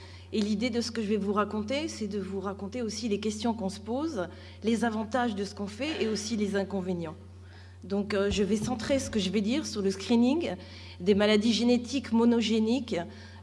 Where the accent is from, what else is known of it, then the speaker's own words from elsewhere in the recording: France; now in Israel; J'ai grandi en France et je vis depuis 30 ans en Israël.